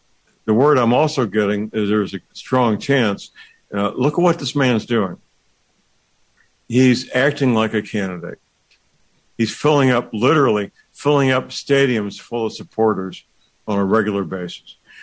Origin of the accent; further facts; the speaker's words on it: St. Louis, Missouri, United States; Now, not far from my hometown of St. Louis was the largest, at the time, the largest oil refinery on the planet, at Wood River, Illinois.